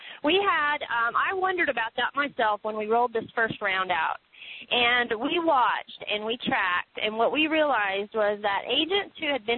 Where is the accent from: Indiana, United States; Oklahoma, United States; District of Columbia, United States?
Oklahoma, United States; In our area, I know I was from Oklahoma, is where I sold most of my career.